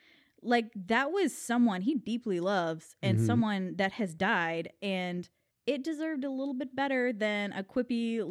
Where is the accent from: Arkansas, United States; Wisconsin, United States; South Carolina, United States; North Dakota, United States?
Arkansas, United States; born there; I was born in Arkansas too.